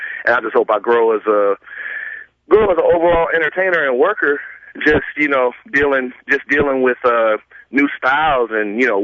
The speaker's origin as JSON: {"language": "English", "region": "Georgia", "country": "United States", "said": "you know, I'm a Southern boy. You know, I'm from Georgia."}